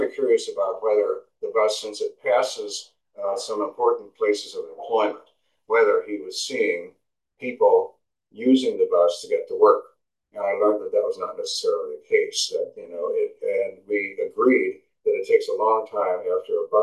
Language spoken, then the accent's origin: English; Chicago, Illinois, United States; But I grew up in Chicago using public transportation. We didn't have a car.